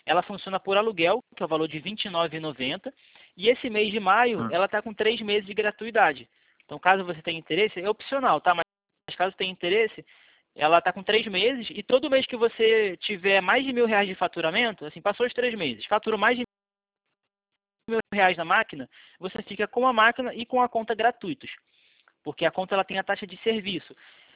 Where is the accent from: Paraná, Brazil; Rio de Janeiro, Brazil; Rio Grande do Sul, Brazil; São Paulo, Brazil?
Rio de Janeiro, Brazil; é que eu sou do Rio.